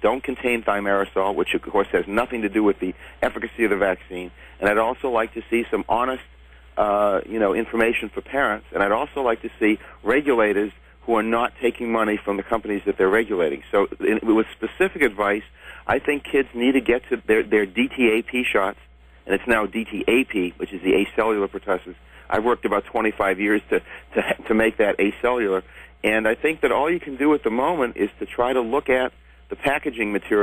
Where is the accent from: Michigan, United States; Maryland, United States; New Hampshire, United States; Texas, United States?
Maryland, United States; Silver Spring; No, I'm from Silver Spring, Maryland. It's a suburb of Washington, D.C.